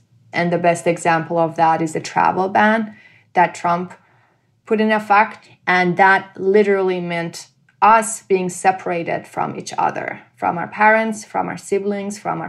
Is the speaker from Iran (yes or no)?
yes; Mashhad, Razavi Khorasan, Iran; now in Tucson, United States; I grew up in Mashhad. It's a big city.